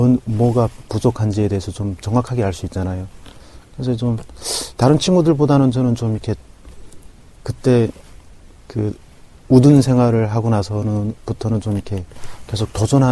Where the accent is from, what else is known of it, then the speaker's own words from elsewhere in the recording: North Korea; 북한에서 왔다라고 했을 때는